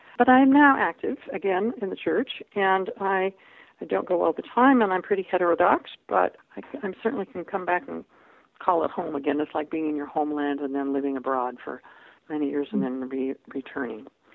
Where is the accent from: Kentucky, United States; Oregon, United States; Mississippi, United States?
Oregon, United States; I grew up on the Oregon coast, but my mother lived in Provo.